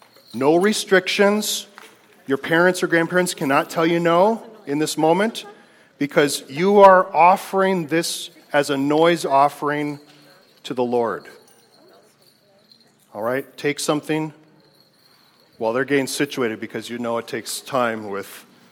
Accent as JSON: {"language": "English", "region": "Midwest", "country": "United States", "tie": "born or raised there", "said": "Clearly, see, I grew up in the Midwest where we actually have tornadoes and windstorms"}